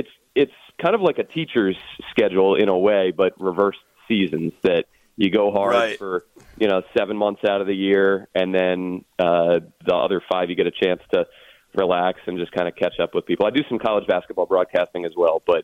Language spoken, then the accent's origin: English; Silver Spring, Maryland, United States; I grew up in Silver Spring. I went to Einstein, went to University of Delaware.